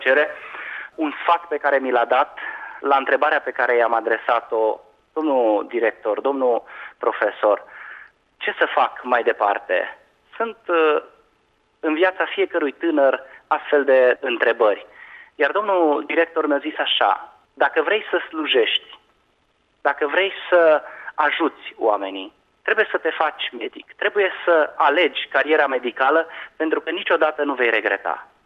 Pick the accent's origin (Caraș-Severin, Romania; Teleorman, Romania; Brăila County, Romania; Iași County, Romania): Brăila County, Romania; Brăila; Am crescut în Brăila, m-am născut acolo